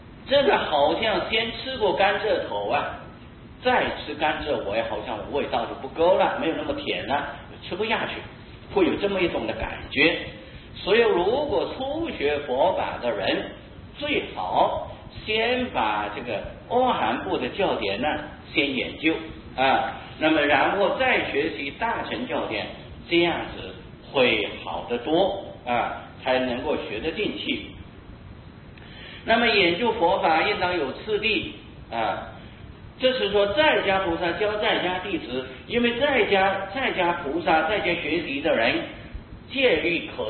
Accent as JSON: {"language": "Chinese", "country": "China", "said": "读起来很顺口，很适合我们中国人的口味"}